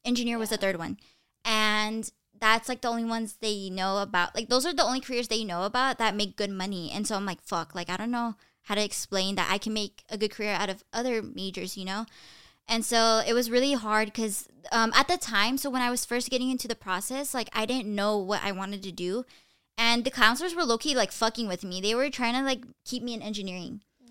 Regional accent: Bakersfield, California, United States; So I'm currently 19 years old. I'm a year younger than Nat and Jacob, and I'm from Bakersfield.

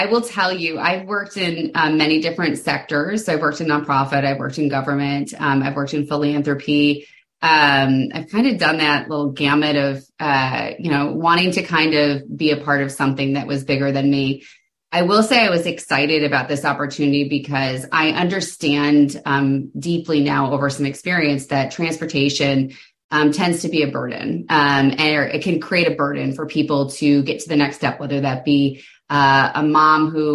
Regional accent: Florida, United States; But I'm from Southwest Florida, so I live there, so I'm very familiar with the area

